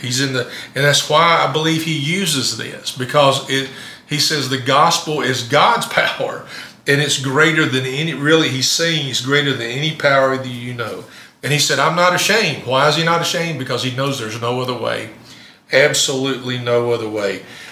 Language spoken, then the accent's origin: English; Campbellsville, Kentucky, United States; I grew up in Campbellsville in Taylor County. And so if you were from Taylor County, then you were one of us, right?